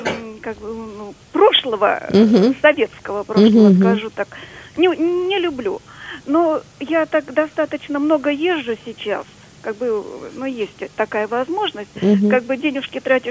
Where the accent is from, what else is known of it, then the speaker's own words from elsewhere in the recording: Volgograd, Volgograd Oblast, Russia; Я говорю, из Волгограда. Никакой реакции. Я тогда говорю, а я из Сталинграда.